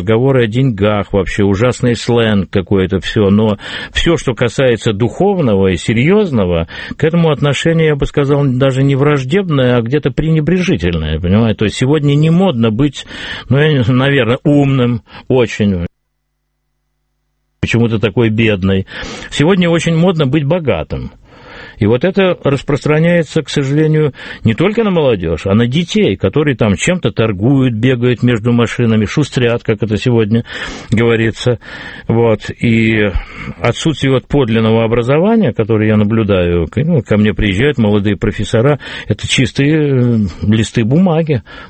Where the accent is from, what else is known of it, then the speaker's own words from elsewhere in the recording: Moscow, Russia; несмотря на то, что я москвич